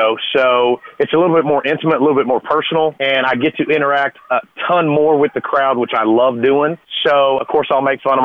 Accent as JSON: {"language": "English", "region": "Oklahoma", "country": "United States", "tie": "born or raised there", "said": "I'm born and raised in Oklahoma, so Red Dirt is, that's just part of our culture up there."}